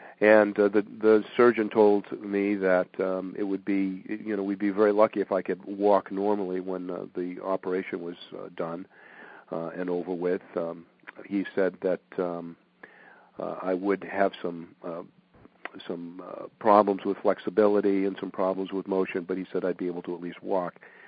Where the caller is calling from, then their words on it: Massachusetts, United States; We're from calling from Massachusetts